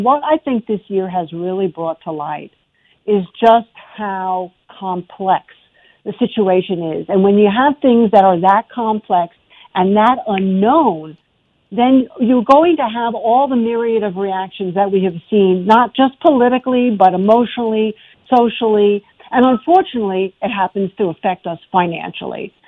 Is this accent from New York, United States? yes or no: yes; New York City, New York, United States; I grew up in Queens. My father was a mailman, and I went down to the floor with nothing.